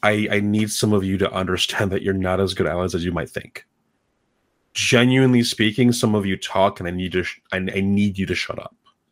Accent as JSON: {"language": "English", "country": "Philippines", "said": "I felt a lot of harsh ways about being Filipino before Cena Una."}